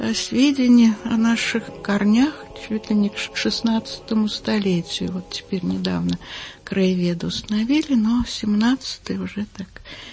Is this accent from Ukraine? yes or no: no; Moscow, Russia; Я уже москвичка, и мы, как я говорю, что мы москвичи недавние, всего 156 лет. Но когда я приезжаю в город Александров, я чувствую именно корни там.